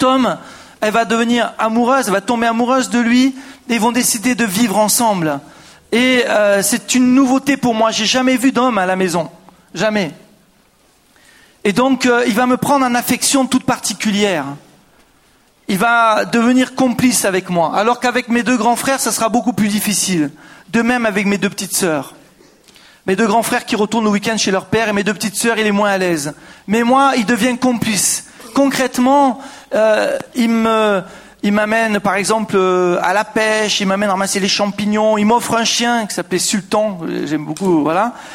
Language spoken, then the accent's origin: French; France; also born or lived in Nîmes; 1966, j'ai 43 ans, dans le sud de la France, à Nîmes. J'ai même vécu toute mon enfance en Camargue, dans un lieu que vous connaissez peut-être, là où il y a des taureaux, des chevaux. Et voilà que je suis né dans une famille de 5 enfants.